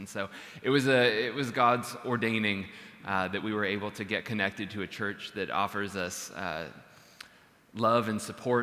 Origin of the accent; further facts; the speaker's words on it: California, United States; Though we come from California, we got connected all the way with the church up here.